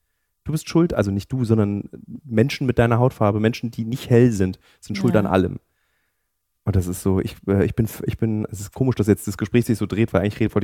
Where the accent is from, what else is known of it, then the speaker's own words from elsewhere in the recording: Berlin, Germany; von mir in meiner Heimatstadt Berlin.